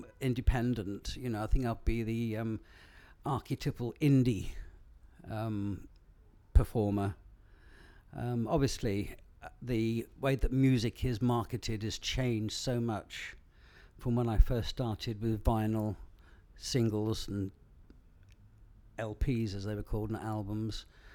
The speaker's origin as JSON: {"language": "English", "town": "Twickenham", "region": "London", "country": "United Kingdom", "said": "I am 65 years old and I come from Twickenham."}